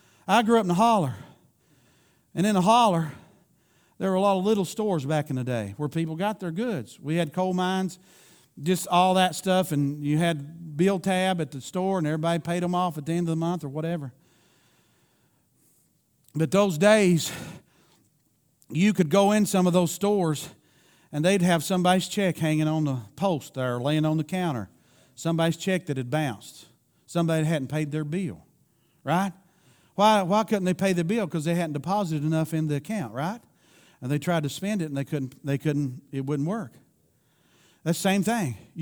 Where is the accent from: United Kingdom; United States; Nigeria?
United States; Kentucky; I'm from Kentucky, for those of you that don't know it out there, that's why I said that.